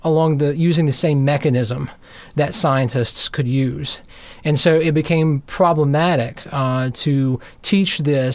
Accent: Big Stone Gap, Virginia, United States; I'm from Big Stone Gap, Virginia, which is a couple hours across the Virginia state line

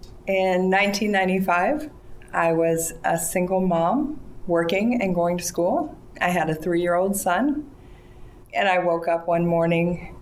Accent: Indiana, United States; I'm an exoneree from Indiana.

